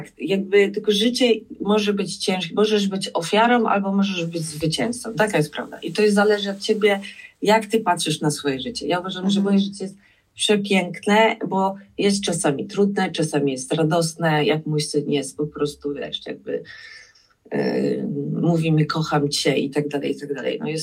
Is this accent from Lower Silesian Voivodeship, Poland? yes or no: yes; Wrocław, Lower Silesian Voivodeship, Poland; No bo jakby gdzie ja z Wrocławia robiąca jakieś wizerunkowe rzeczy, czy nie wiem, pracująca w IT